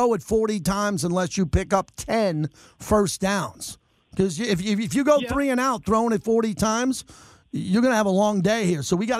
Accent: New York, United States; also born or lived in San Diego / San Francisco / Los Angeles; I lived in San Diego, San Francisco, L.A. for 10 years. I'm from New York.

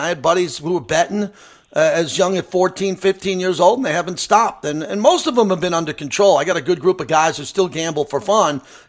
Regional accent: Massapequa, New York, United States; I grew up in Massapequa, Long Island, right there on the island.

